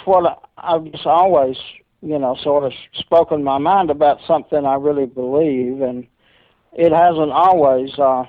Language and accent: English; Montgomery, Alabama, United States; born there; Well, I was born in Montgomery.